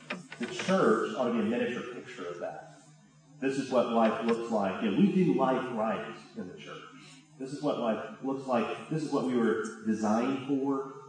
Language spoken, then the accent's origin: English; Birmingham, Alabama, United States; I mean, I'm from Birmingham, so let's take Birmingham.